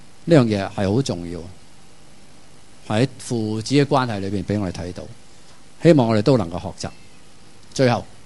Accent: China; 很合我们中国人、啊、子承父业嘛

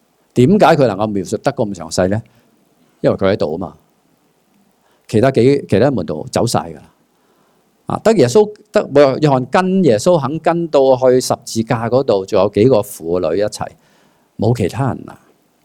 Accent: Hong Kong; 应该我哋香港人点讲啊

